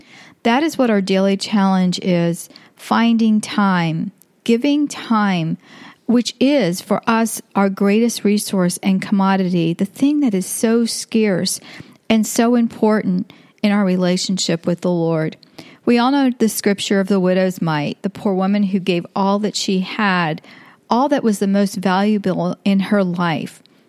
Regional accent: New York, United States; I was born in New York, and I grew up in an Italian family. Both of my parents were born in Italy.

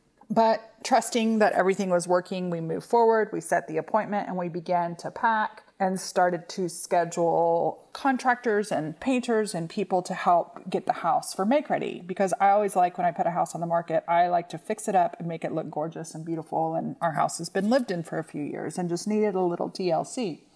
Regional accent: Austin, Texas, United States; now in Denton, United States; Austin is my hometown. I love it. My family lives there.

